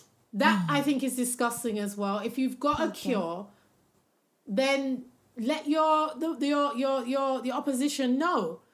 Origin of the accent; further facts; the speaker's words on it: Jamaica; not my people, guys. I'm a Jamaican citizen as well, all right?